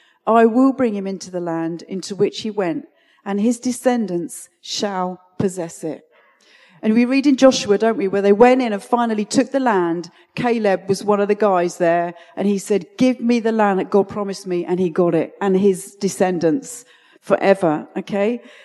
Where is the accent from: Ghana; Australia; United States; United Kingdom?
United Kingdom; You know, we conquered the British. We were like, yeah, we're British, but you know, just ignore us.